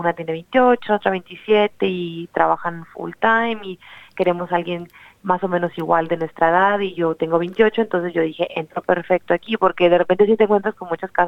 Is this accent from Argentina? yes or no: no; Mexico; Mencioné que soy mexicana, que me gusta mucho cocinar comida tradicional mexicana